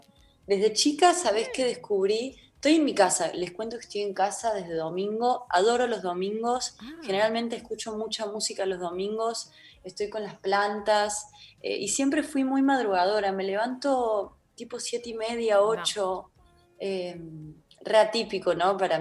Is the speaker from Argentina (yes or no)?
yes; Córdoba, Argentina; moved away; siempre decía, soy de Córdoba, y yo dejo en claro, soy cordobesa, pero me siento bastante de acá ya, ¿viste?